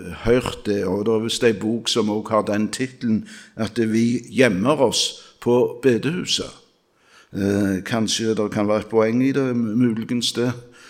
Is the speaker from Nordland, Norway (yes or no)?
no; Randaberg, Rogaland, Norway; hjemme på Randaberg i min ungdom.